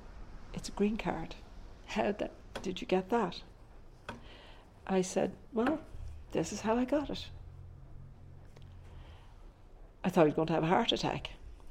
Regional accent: Ireland; moved away; "No," I said, "I'm Columbia County. I'm Irish."

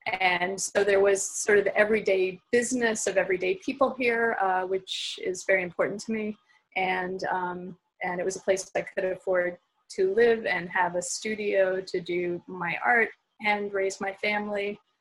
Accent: New York, United States; also born or lived in Ann Arbor, Michigan; I was born in Ann Arbor, Michigan, and when I was two, my parents and I moved to the state of New York because my dad got a job as head librarian at the New York Botanical Garden. So I've lived my whole life in New York State

